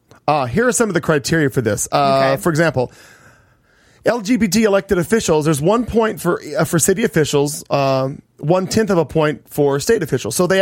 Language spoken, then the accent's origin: English; Missouri, United States; Again, coming from Missouri, my home state.